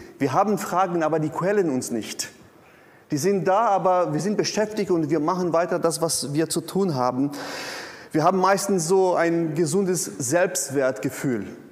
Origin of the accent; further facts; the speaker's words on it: Brazil; Und ich komme aus Brasilien, ich weiß, wovon ich rede.